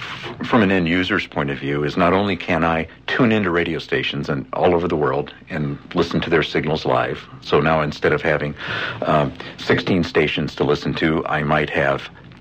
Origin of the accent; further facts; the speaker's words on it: Los Angeles, California, United States; now in Billings, United States; Since I grew up primarily in Los Angeles, where we had 93 radio stations